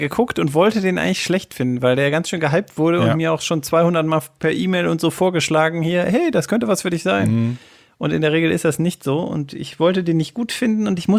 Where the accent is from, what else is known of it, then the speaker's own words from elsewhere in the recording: Syria; So krass, ja, nee, ich bin in Syrien aufgewachsen und kenn's in echt.